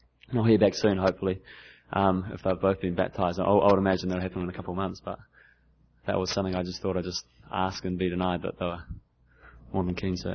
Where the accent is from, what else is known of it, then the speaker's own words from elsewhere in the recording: Auckland, New Zealand; about 20% of the Auckland, which is the city I'm from, population is Asian.